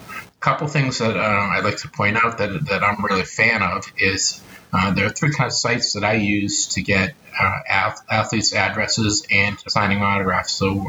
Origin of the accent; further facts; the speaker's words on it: Boston, Massachusetts, United States; accent: Bostonian; Excuse my Bostonian accent. Sometimes I drop the R's.